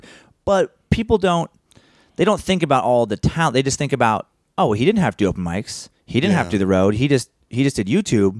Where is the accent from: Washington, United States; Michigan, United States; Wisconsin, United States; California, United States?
Washington, United States; Spokane; It was like 3 hours away from where I grew up in Spokane, Washington, across the border there.